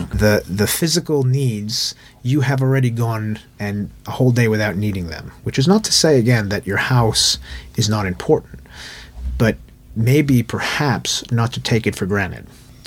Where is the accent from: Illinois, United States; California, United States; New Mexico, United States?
California, United States; Los Angeles; Now, if you're living in Israel, or where I grew up in Los Angeles, it's a lot easier to do that sort of thing.